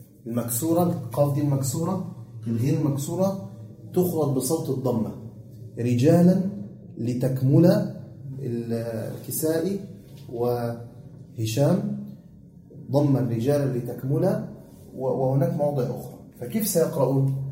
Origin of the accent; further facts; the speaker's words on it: Egypt; عارفين احنا عندنا في مصر